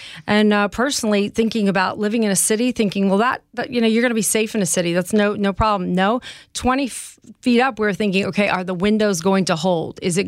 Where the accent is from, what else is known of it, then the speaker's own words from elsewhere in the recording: Chicago, Illinois, United States; We'd lived in homes our entire life in the Midwest. We came from Chicago.